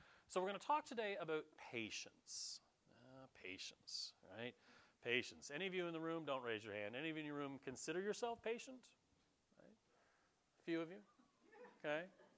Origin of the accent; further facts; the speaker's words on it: Michigan, United States; Man, I grew up in Michigan.